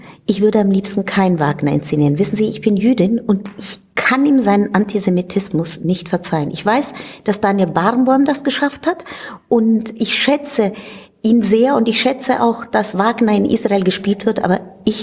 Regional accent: Italy; ich komme aus Italien und ich bin mit … aufgewachsen

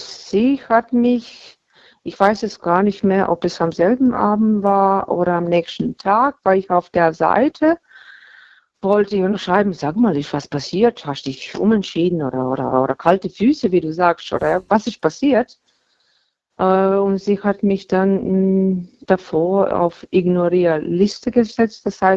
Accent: Baden-Württemberg, Germany; Baden-Württemberg.

